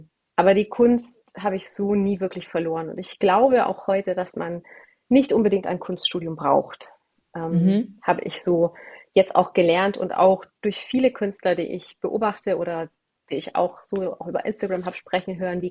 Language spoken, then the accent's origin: German; Romania; Also da ich mit Tieren aufgewachsen bin, also ich bin in Rumänien ja geboren und wir hatten immer Tiere um uns herum.